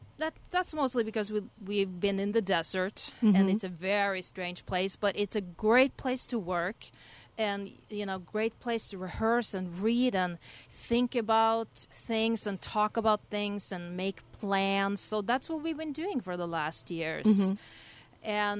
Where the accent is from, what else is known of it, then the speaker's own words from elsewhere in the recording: Norway; English is a second language; I'm from Norway.